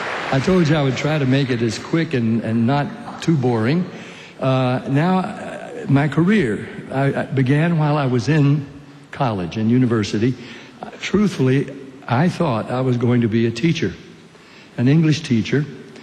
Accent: Nashville, Tennessee, United States; But let me show you just a few pictures of … growing up in Nashville, Tennessee.

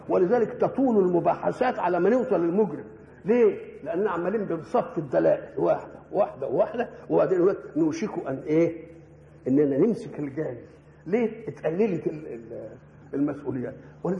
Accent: Egypt; accent: Egyptian; احنا لما نروح بلاد إن كلمناهم بلهجتنا المصرية ما يفهموش ولا كلمة

